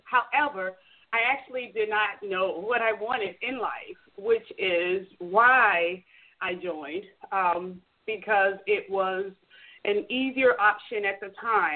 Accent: Chicago, Illinois, United States; because I dealt with this since I was a child growing up in Chicago.

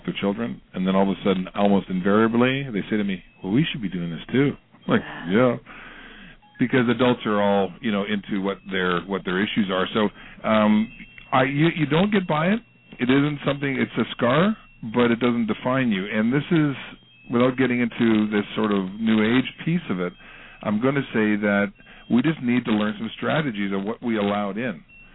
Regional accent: Manitoba, Canada; in our community where I grew up in Manitoba, Canada here.

